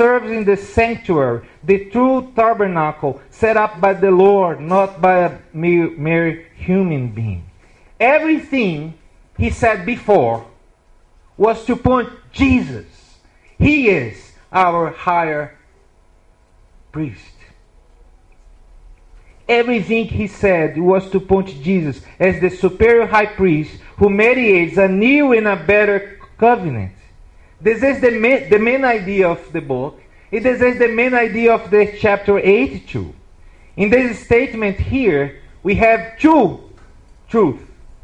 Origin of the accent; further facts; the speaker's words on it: Brazil; English is a second language; So everyone know already that I'm from Brazil. So this means that English is my second language.